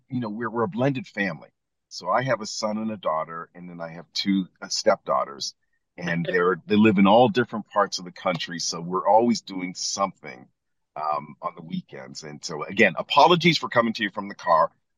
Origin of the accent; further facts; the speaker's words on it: Ontario, Canada; also born or lived in Cleveland, United States; But I was living in a border town right across from Buffalo called Fort Erie. Mm-hmm. That's where I went to high school.